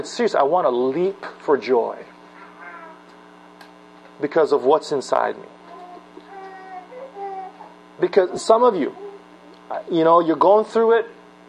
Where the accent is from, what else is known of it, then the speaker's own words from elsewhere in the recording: Los Angeles, California, United States; I'm from Los Angeles. I'm not a cowboy.